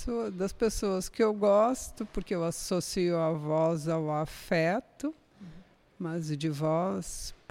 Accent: Brazil; Eu sou brasileira.

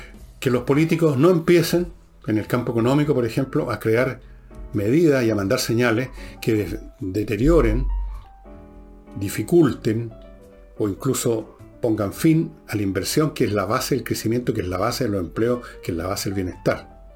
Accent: Chile; mi mamá y mi abuela hablaban en francés y se celebraba el 14 de julio, todo un montón de cosas, estupendo, estupendo, pero yo soy chileno y ellas eran chilenas

